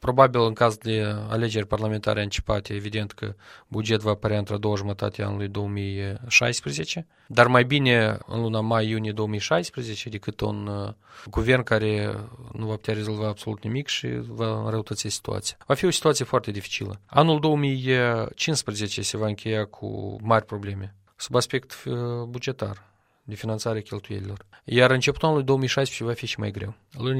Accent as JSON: {"language": "Romanian", "country": "Moldova", "said": "să ne fie rușine să spunem că suntem din Republica Moldova"}